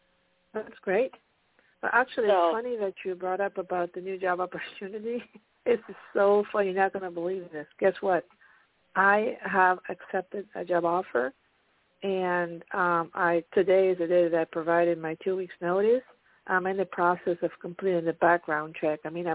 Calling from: Pennsylvania, United States; from PA, from Pennsylvania.

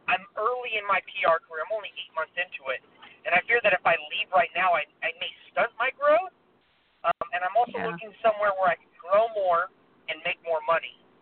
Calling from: Oakland, California, United States; I'm calling from Oakland.

